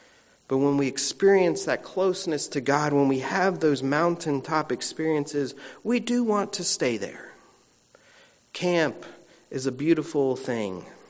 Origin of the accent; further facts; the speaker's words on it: Florida, United States; I'm from Florida. Did y'all know that? We don't have mountains where I'm from.